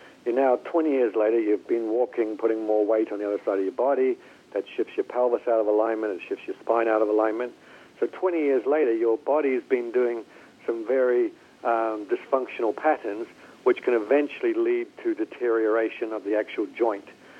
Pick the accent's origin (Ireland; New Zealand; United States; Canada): New Zealand; I'm from New Zealand, and New Zealanders are called Kiwis, and Kiwis are pretty crazy.